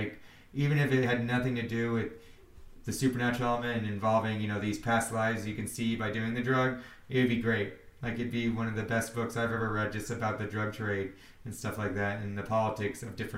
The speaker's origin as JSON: {"language": "English", "region": "California", "country": "United States", "tie": "born or raised there", "said": "and I was raised in the South Bay, and my family, I'm a huge Deadhead"}